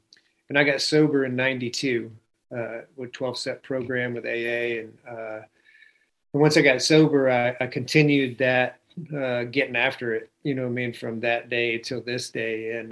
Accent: Florida, United States; I'm originally from South Florida. Came in the military whenever I was 20 years old.

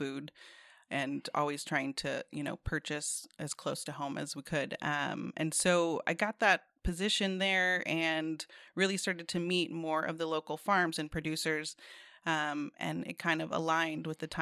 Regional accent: Illinois, United States; moved away as an adult; I grew up in Illinois, in a small town, and spent a lot of time in really cold winters and really humid summers, and decided after college in Wisconsin that that was enough. And I moved out west

